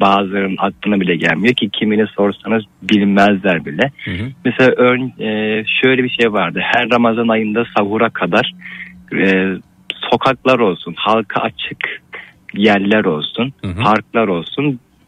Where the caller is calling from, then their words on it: Ankara, Turkey; Ankara'dan nasılsınız?